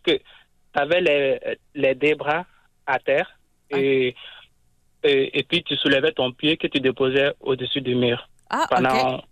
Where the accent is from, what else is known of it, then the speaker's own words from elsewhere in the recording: Mali; born there; Moi, je suis né au Mali.